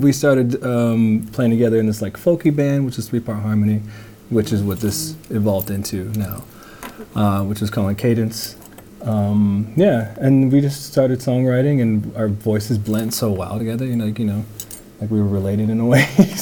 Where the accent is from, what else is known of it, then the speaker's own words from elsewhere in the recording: Los Angeles, California, United States; but we're from L.A. I was born in Kaiser and Sunset in Hollywood, so born and raised.